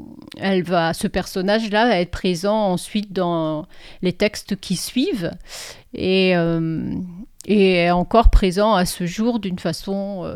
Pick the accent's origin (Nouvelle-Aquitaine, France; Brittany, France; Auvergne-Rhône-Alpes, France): Brittany, France; puisque je suis née dans les Côtes d'Armor, plus du côté du Finistère, et que je suis née dans un milieu où les deux langues étaient présentes.